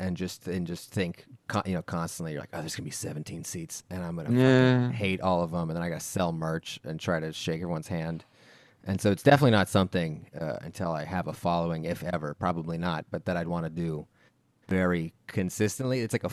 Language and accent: English; Houston, Texas, United States; No, I'm from Houston. That's where I am right now.